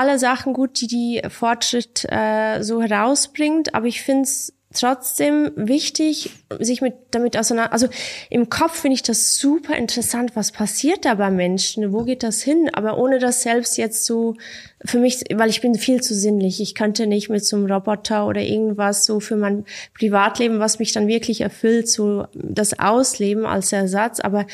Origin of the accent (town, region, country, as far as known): Lucerne, Switzerland